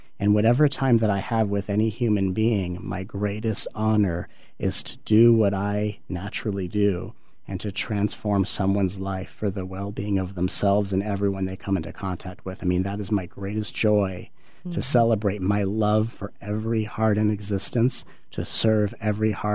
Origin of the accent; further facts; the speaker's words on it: Los Angeles, California, United States; when I was growing up in the Los Angeles area